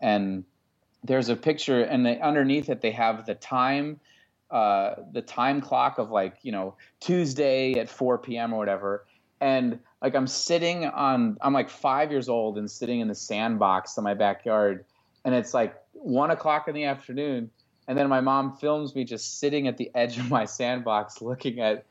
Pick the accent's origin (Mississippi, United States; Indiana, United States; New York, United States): Indiana, United States; Like, I grew up in Indiana